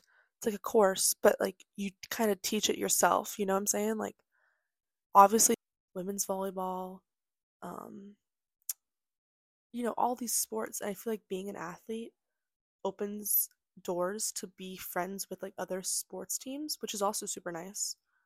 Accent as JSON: {"language": "English", "town": "Phoenix", "region": "Arizona", "country": "United States", "said": "I'm 19 years old. I am from Arizona, Phoenix, Arizona, and I go to Lindenwood University."}